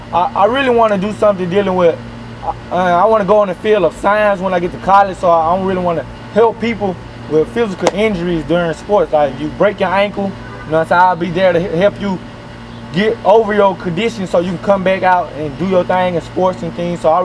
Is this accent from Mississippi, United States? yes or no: yes; Drew, Mississippi, United States; also born or lived in Cleveland, Mississippi; But I wasn't born in Drew, Mississippi. I was born in Cleveland, Mississippi. But my family and things grew up in Drew, Mississippi, so that's my surroundings.